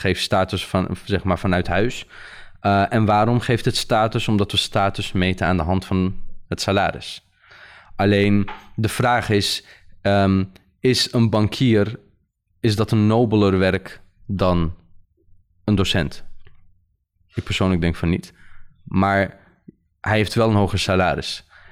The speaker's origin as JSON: {"language": "Dutch", "country": "Netherlands", "tie": "born or raised there", "said": "Wij zijn hier opgegroeid, we zijn hier geboren, wij zijn Nederlanders, wij zijn van hier."}